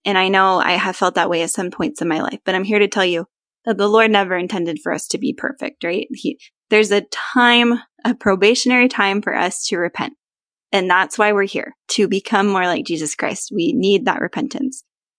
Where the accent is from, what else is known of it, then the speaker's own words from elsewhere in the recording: California, United States; I thought, man, I needed to go because I grew up in California.